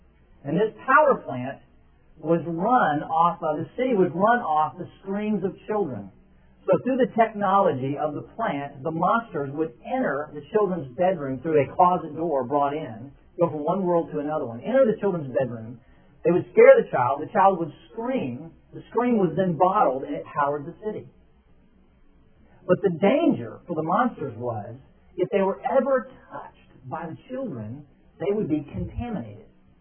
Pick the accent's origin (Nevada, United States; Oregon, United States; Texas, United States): Texas, United States; born or raised there